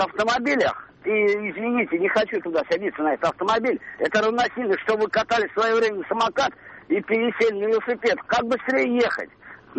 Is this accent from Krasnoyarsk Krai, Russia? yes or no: no; Kazan, Tatarstan, Russia; я из Казани, да?